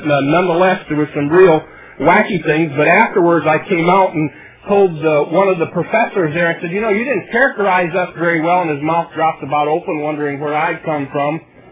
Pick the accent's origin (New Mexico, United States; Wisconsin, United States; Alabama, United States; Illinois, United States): Wisconsin, United States; Milwaukee; you don't know me, but I'm from the Milwaukee, Wisconsin area.